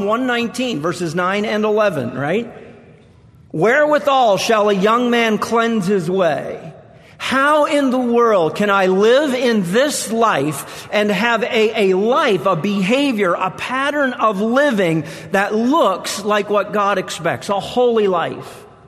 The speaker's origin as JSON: {"language": "English", "region": "Nova Scotia", "country": "Canada", "tie": "born or raised there", "said": "And where I grew up in Nova Scotia, Canada, there was an event that gripped the nation every Saturday night."}